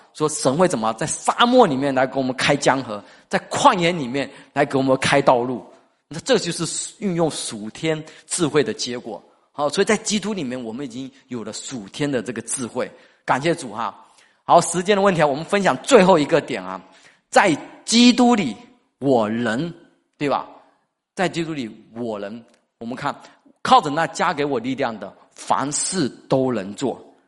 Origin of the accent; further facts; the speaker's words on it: Fujian, China; 我们福建人爱拼才会赢啊